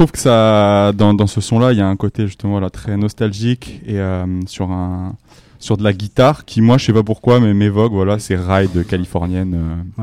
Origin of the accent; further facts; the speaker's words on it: Bordeaux, Nouvelle-Aquitaine, France; On vient pas de Long Beach ou de Los Angeles, mais on vient de Bordeaux, c'est un peu notre West Coast à nous.